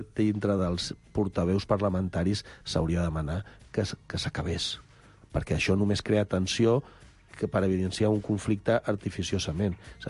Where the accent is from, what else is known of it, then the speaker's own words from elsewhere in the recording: Catalonia, Spain; Ja aquí sí que em poso com en primera persona, com a català.